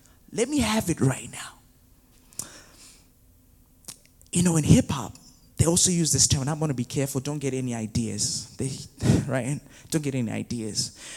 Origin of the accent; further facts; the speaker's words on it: Zimbabwe; moved away as an adult; So I was raised in Zimbabwe. Born and raised in Zimbabwe. This is in Southern Africa. And for 21 years, I was living in Zimbabwe. And at 21, I moved to Belize to study IT. You know, I grew up also in a Christian home.